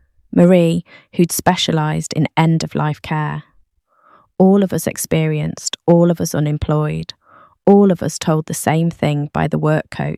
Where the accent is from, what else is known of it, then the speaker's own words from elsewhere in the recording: Hulme, North West England, United Kingdom; Growing up in Hume, I watched my gran struggle to stay in her own home as her mobility got worse.